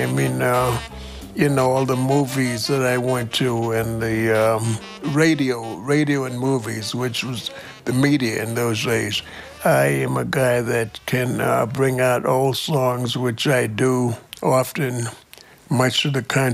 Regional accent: Harlem, New York, United States; I was born in Harlem proper, which was sort of the lowlands. And then we moved up on the hill, which was sort of a upscale area.

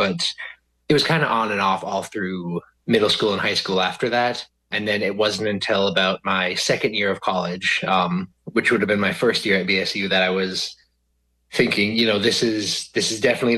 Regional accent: Cass Lake, Minnesota, United States; also born or lived in Bemidji; I grew up in and around the Leech Lake Reservation area, Cass Lake in Bemidji. Went to school Cass Lake my whole life.

